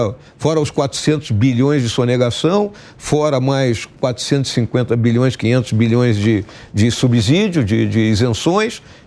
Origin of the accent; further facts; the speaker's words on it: Rio Grande do Sul, Brazil; Eu já vi lá no meu estado, no Rio Grande do Sul, não é?